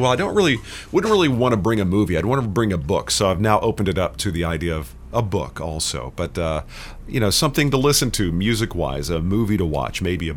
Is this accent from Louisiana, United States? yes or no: no; Texas, United States; You see, as a kid growing up in Texas, I thought everybody in Chicago lived in a big suburban house.